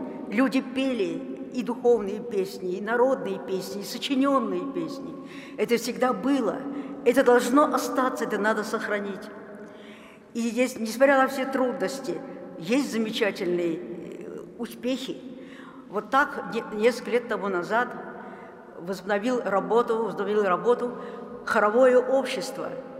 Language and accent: Russian; Moscow, Russia; не только мы, москвичи